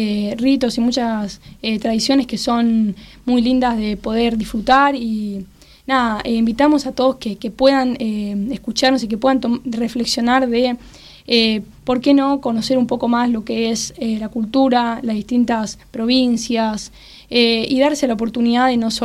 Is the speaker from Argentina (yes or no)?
yes; Argentina; pero obviamente todos somos argentinos y compartimos algo en común